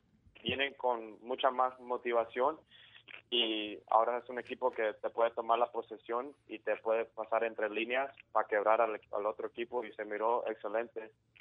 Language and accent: Spanish; Houston, Texas, United States; born there; Pues yo nací en Houston, Texas